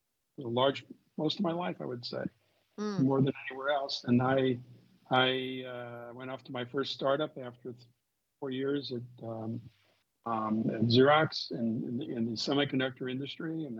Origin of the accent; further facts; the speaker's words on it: St. Louis, Missouri, United States; Quite honestly, growing up in St. Louis, Missouri, I'm not sure that Denny had the same experience as me, but probably did.